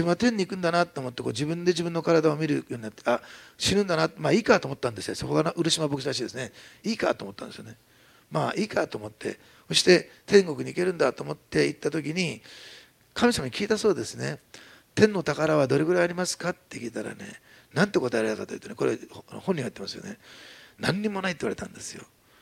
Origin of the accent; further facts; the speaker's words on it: Osaka, Japan; 私は大阪ですし、妻は岐阜ですし